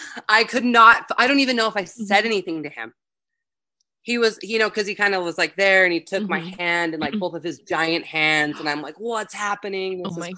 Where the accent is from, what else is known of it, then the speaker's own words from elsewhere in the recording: Salt Lake City, Utah, United States; was at the Autorama, which was here in my hometown of Salt Lake City, Utah.